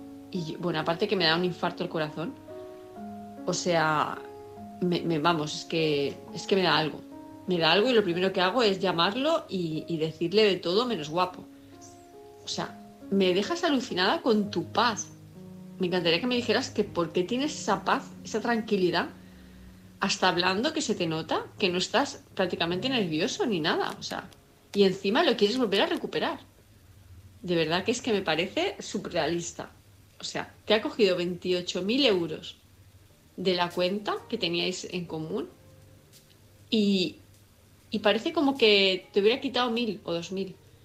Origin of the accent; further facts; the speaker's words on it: Palma, Balearic Islands, Spain; de Palma de Mallorca